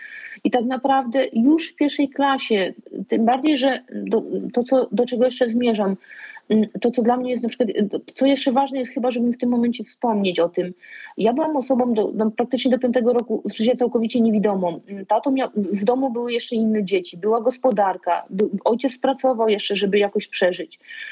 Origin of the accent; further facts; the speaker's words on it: Subcarpathian Voivodeship, Poland; pochodzę z małej miejscowości koło Przemyśla.